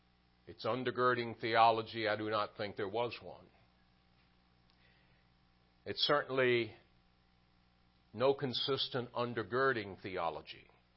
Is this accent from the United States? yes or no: yes; the South, United States; but more than anything, growing up in the South, what would a young man be enamored with? Football.